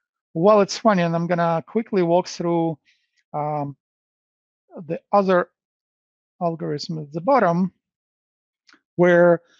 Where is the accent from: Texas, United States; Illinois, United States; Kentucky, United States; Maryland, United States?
Illinois, United States; Chicago; Probably Chicago is, I'm from Chicago.